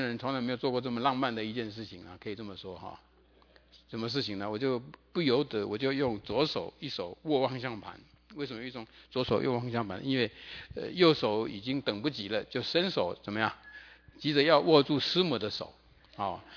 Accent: Taiwan; now in United States; 那么我的故乡台湾已经是7年前就是亚洲离婚率最高

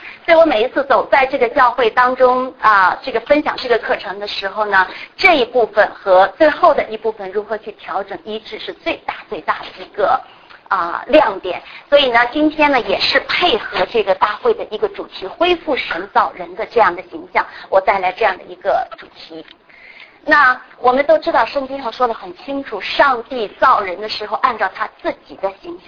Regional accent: Beijing, China; 我一直在大陆，我是来自北京的，

